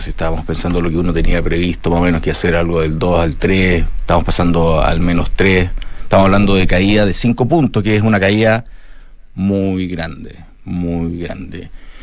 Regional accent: Chile

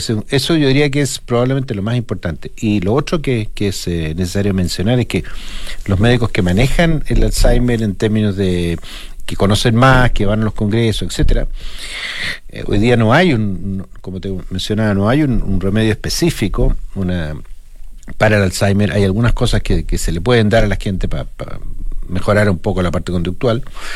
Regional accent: Puerto Montt, Los Lagos, Chile; Yo ni siquiera soy de Punta Arenas, yo soy de Puerto Montt.

